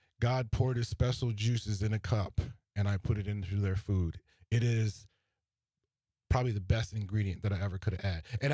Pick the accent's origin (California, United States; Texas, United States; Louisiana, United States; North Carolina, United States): Louisiana, United States; New Orleans; Yeah, so I'm from New Orleans